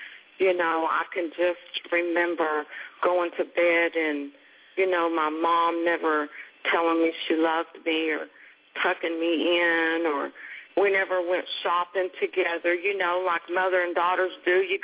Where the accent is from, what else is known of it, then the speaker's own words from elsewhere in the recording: Lincoln, Nebraska, United States; born there; Okay. I was born in Lincoln, Nebraska.